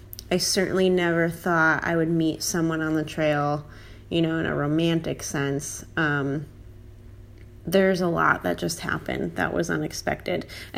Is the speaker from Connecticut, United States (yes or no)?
yes; Connecticut, United States; now in Virginia, United States; I'm recording now from Virginia, just outside of Washington, D.C., where I did not come from in the beginning, but came from Connecticut